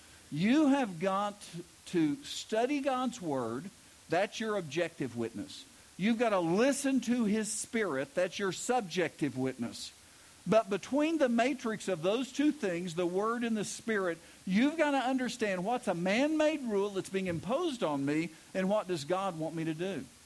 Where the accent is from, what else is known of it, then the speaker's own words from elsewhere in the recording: Bowlegs, Oklahoma, United States; I grew up in Bowlegs, Oklahoma. All right, I was the pastor's kid, and so I was like judged in everything.